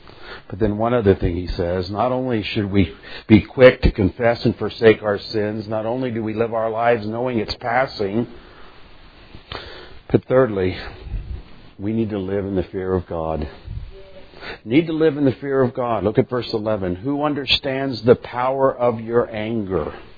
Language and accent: English; Indiana, United States; I mean, I'm from Indiana. It's what we play, you know.